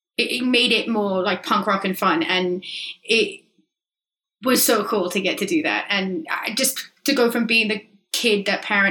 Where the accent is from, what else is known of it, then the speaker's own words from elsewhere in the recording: England, United Kingdom; moved away as an adult; It's just, I'm too English. It's weird. I'm not, I love it here. I live here.